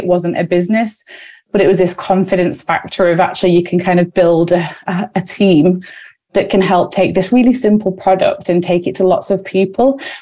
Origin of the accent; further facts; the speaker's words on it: Wigan, North West England, United Kingdom; we moved very quickly because we're sisters from Wigan.